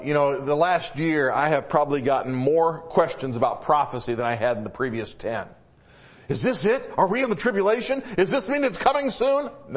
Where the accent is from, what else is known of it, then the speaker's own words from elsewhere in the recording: Michigan, United States; moved away; I grew up in Michigan. I've been here for over half my life, but I grew up in Michigan.